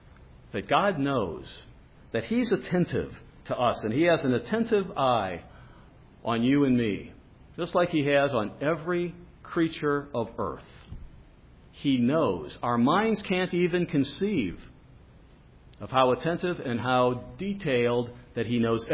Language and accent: English; Midwest, United States; I remember when I was growing up in the Midwest, there were sparrows everywhere